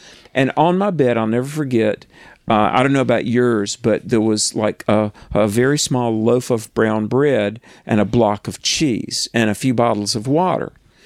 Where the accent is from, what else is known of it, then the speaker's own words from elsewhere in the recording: United States; You know, here I come. I'm an American, and I got there, and there was an overnight flight, and it was delayed.